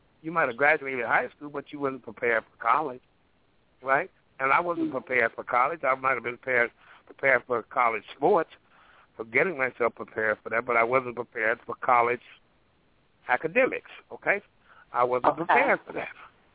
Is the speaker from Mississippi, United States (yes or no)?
yes; Mississippi, United States; We come from Mississippi, but see, the difference in being when you're raised in a rural area like that, we were poor, but we really didn't know we were poor.